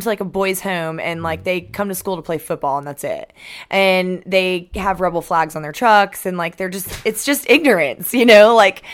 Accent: Maryland, United States; I mean, I was born in Maryland. I grew up on the East Coast until I was like 9, and then I moved to the country. And I was the only white girl in an all-black school in Maryland.

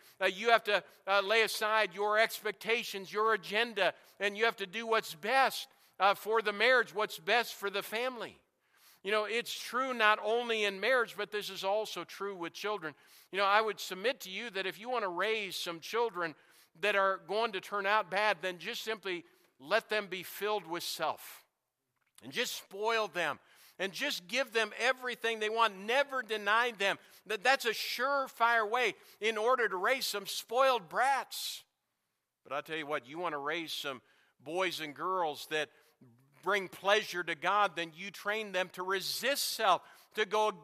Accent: New Ulm, Minnesota, United States; You know, growing up in New Ulm, I can remember I had a friend.

